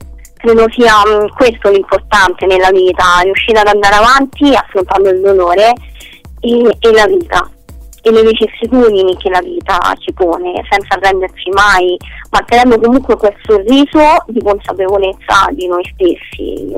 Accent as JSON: {"language": "Italian", "town": "Rome", "region": "Lazio", "country": "Italy", "said": "io come sai sono di Roma"}